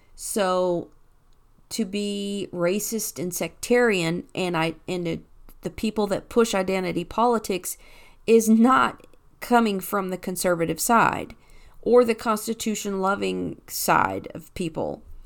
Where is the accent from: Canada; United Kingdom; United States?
United Kingdom; Scotland; I am from Scotland. I love my Scottish history. Okay? I have Irish background. I love that. I have my great-great-grandmother was Cherokee Indian.